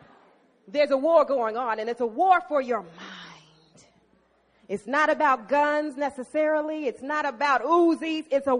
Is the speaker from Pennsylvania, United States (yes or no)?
yes; Philadelphia, Pennsylvania, United States; And I'm from Philadelphia, so it's Philadelphia in the house.